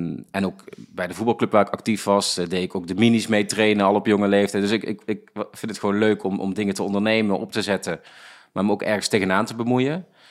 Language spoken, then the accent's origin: Dutch; Veldhoven, North Brabant, Netherlands; Geboren en getogen in Veldhoven, in Brabant.